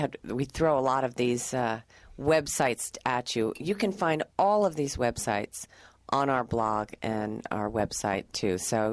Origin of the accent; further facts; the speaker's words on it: Mountain Lakes, New Jersey, United States; It is the Class of 71's reunion right now in Mountain Lakes, which is where we grew up.